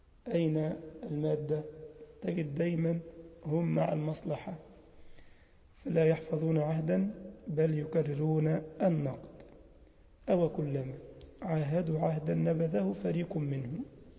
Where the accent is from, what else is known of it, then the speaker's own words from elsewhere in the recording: Egypt; أنت عارف زي مثلا عندنا في مصر يقول لك